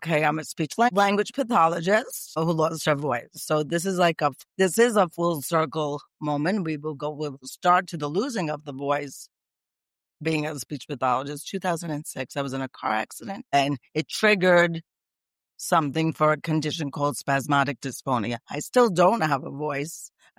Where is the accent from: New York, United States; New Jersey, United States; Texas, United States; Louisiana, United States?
New York, United States; Brooklyn; now in Bluffton, United States; I grew up in Brooklyn, New York. I moved to Staten Island, New York after that when I got married and had my son.